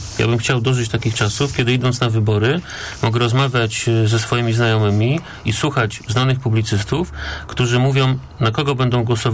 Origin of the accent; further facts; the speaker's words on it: Kalisz, Greater Poland Voivodeship, Poland; Ja się w poniedziałek wybieram do Kalisza, bo jestem z Kalisza